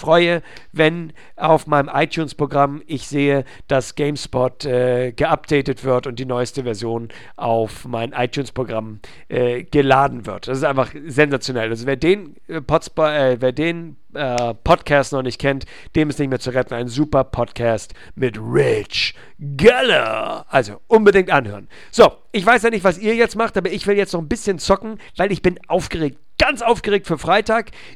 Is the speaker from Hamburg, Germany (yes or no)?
yes; Hamburg, Germany; Ich lebe in einer nicht so ganz kleinen Stadt, nämlich in Hamburg.